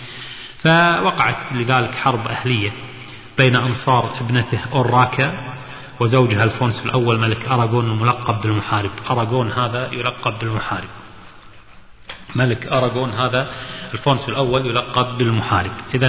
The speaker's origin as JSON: {"language": "Arabic", "country": "Kuwait", "said": "طبعا القليعة بلهجتنا ننطقها نقول الجليعة، وهي المنطقة طبعا عندنا المعروفة على ساحل الخليج العربي جنوب الكويت"}